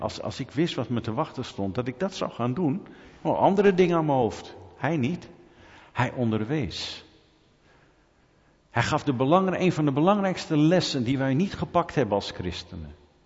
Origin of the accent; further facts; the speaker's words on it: Netherlands; En ik ben een Nederlander, hè. Ze zeggen wel dat ze Duitsers trots zijn. Maar ik weet niet, wij Nederlanders komen ook aardig in de buurt.